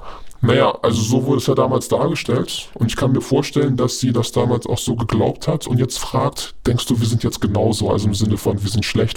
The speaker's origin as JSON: {"language": "German", "country": "China", "said": "Und wenn man das alles sieht als Chinese"}